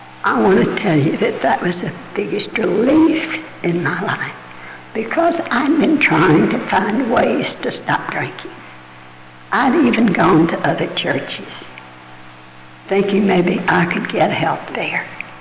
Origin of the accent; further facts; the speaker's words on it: Texas, United States; You see, I'm a dyed-in-the-wool Southern Baptist, and I was born and reared in Texas.